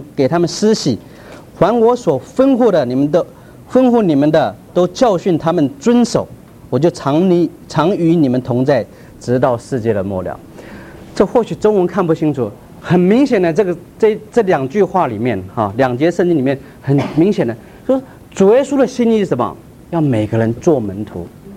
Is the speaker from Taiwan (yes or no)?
yes; Taipei, Taiwan; moved away as an adult; now in United States; 我是在台湾出生，在台湾在台北长大，那在台湾男孩子都要当兵，对不对？当完兵，我是在台湾的清华大学毕业了